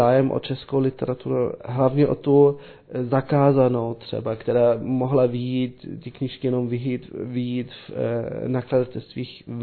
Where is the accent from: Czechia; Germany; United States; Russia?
Germany; Dresden, Saxony; Czech is a second language; já jsem vyrostl v Drážďanech